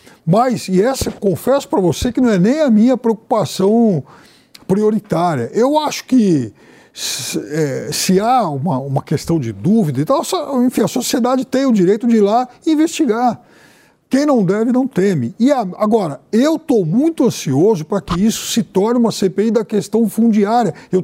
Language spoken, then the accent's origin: Portuguese; Araçatuba, São Paulo, Brazil; Eu sou de Araçatuba, já falei isso muitas vezes aqui